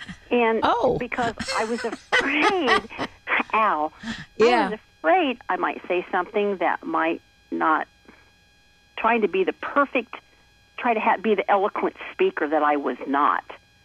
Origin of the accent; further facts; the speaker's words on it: Indiana, United States; I'm from Indiana, you know that.